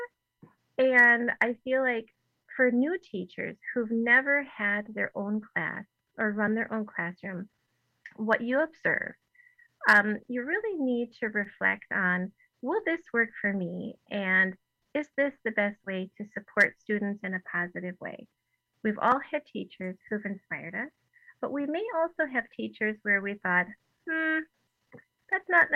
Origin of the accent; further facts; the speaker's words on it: Howards Grove, Wisconsin, United States; For example, where I grew up in Howards Grove, just north of Sheboygan, my grandparents told me that our local church held their services in German until the outbreak of World War II.